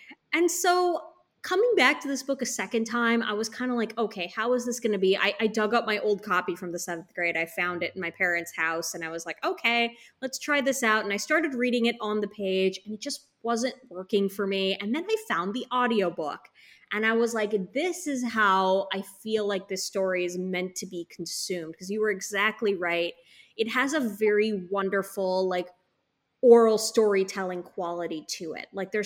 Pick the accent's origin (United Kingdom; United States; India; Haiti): India; Like I always say, I'm Indian and I can't finish a Bollywood movie.